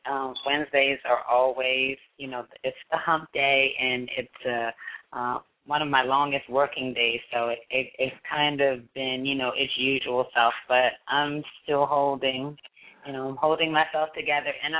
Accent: New Jersey, United States; now in Washington, United States; So I get tagged as being a Washingtonian all of the time, but the truth is that I'm originally from New Jersey.

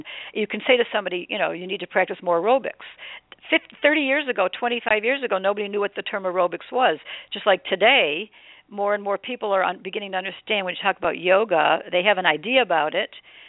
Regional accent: Detroit, Michigan, United States; born there; I was born in Detroit. I was born in the Detroit Osteopathic Hospital.

